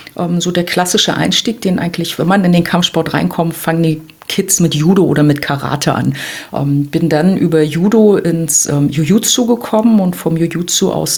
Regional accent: Berlin, Germany; Also ich bin 1975 in Ostberlin geboren, bin dort auch 82 dann in die Schule gekommen.

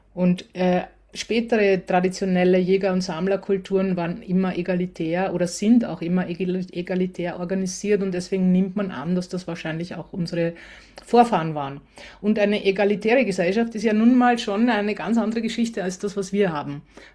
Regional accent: Austria; ich als Österreicherin konnte endlich den Ort besuchen.

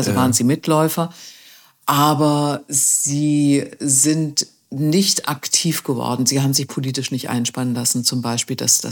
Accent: Germany; Ich bin in der DDR groß geworden.

